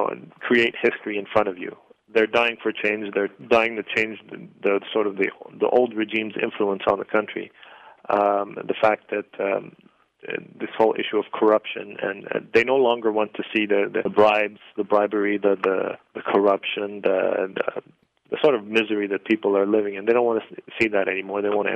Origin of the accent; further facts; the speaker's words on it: Palestine; I'm Palestinian. I'm Canadian.